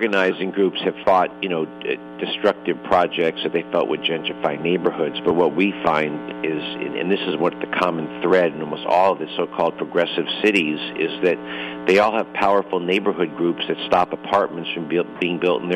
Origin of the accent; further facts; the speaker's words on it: Los Angeles, California, United States; I grew up in Los Angeles, and yet I wrote about places I had never went to when I grew up in there